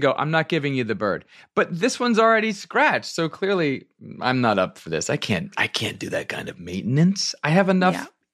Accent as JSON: {"language": "English", "region": "Virginia", "country": "United States", "tie": "born or raised there", "also_born_or_lived": "New York", "said": "I'm from Virginia. Well, I'm from upstate New York, but I was raised in Virginia, so I started going to Arena Stage as a kid."}